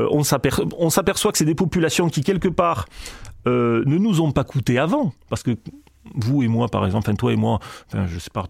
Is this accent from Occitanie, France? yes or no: yes; Albi, Occitanie, France; moved away as an adult; now in Paris, France; moi je suis d'Albi dans le Tarn, et je n'attendais qu'une chose, après le bac, pouvoir me barrer, pour aller au mieux, au pire, entre guillemets, à Toulouse, au mieux à Paris. Bon, j'ai pu partir à Paris, j'en suis très heureux, j'y suis depuis 25 ans, 24